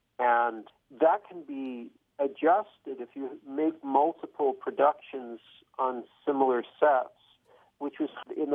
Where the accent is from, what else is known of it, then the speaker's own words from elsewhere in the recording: New York, United States; born there; now in Los Angeles, United States; I was born in New York